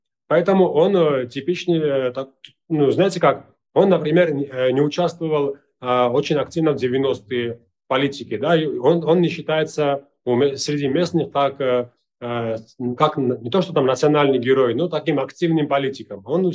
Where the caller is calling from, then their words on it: Tbilisi, Georgia; вот я сейчас из Тбилиси говорю, как гражданин Грузии